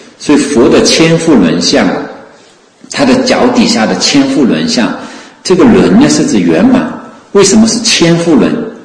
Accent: Wenzhou, Zhejiang, China; 我不知道我们农村里面以前有我们温州话有一句土话说撇句罗嗦歪

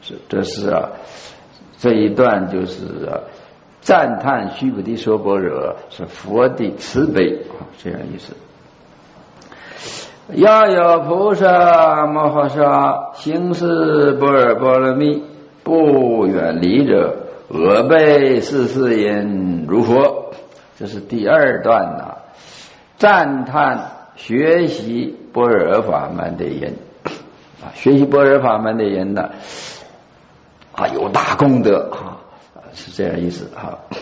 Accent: China; 我们中国人欢喜简略

